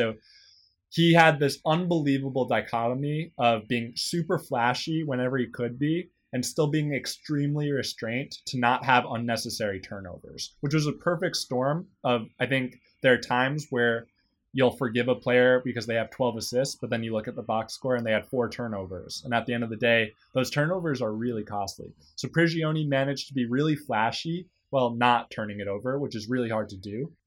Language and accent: English; United States; I've had to show my U.S. passport or ID to prove that I'm an American.